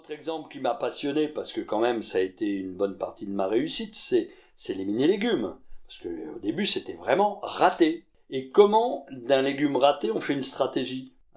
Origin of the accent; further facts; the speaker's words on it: Saint-Père, Bourgogne-Franche-Comté, France; donc je suis originaire de Saint-Père, près de Vézelay, en Bourgogne. Je suis fils et petit-fils d'agriculteurs.